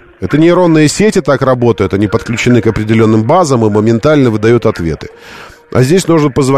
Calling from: Moscow, Russia; да. Я из Москвы звоню.

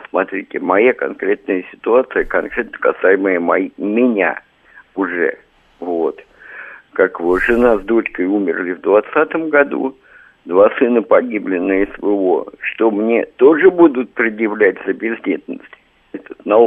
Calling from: Moscow, Russia

